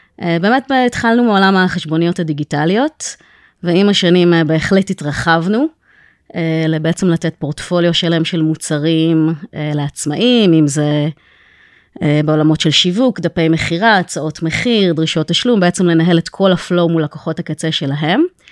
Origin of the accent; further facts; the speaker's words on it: Tel Aviv, Tel Aviv District, Israel; also born or lived in United States; תל אביבית רוב שנותיי, למרות שהייתי בארצות הברית בגיחה של 10 שנים כזה.